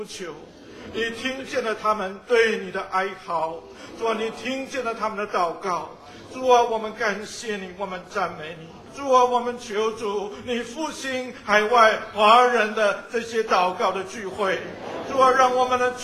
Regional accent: Taiwan; 我从台湾来的

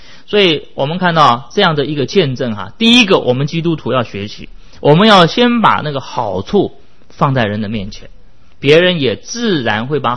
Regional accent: China; 特别是我们中国人啊，应该在这样的一个文化的当中

